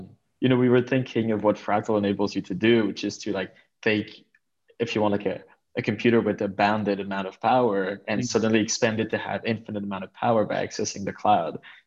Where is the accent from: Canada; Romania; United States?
Canada; Quebec City, Quebec; I grew up in Quebec City. I did most of my schooling, you know, in a town not too far away from there.